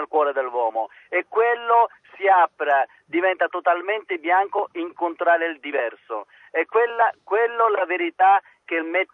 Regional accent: Afghanistan; Italian is a second language; io ero come milioni di bambini afghani, che siamo noi sfortunati, siamo nati e cresciuti nella violenza in Afghanistan.

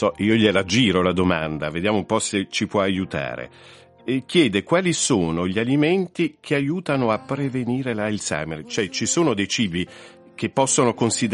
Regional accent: Lamezia Terme, Calabria, Italy; Io sono di Lamezia Terme.

